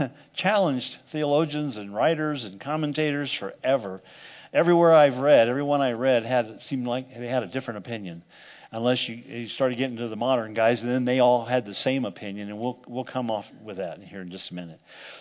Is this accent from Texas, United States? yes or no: yes; Texas, United States; accent: Texas; I couldn't pronounce it with my Texas accent